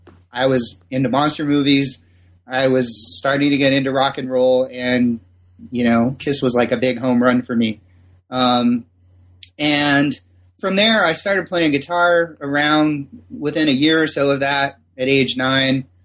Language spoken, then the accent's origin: English; Simi Valley, California, United States; Well, I am a product of the Southern California suburbs. I was born and raised in Simi Valley, California.